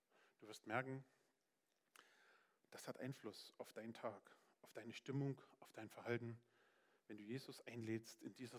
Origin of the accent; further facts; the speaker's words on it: Saxony, Germany; now in Gera, Germany; In meiner Provinz Sachsen, wo ich herkomme, das war schön. Das war völlig ausreichend. Da waren Wälder und Städte und das war einfach schön.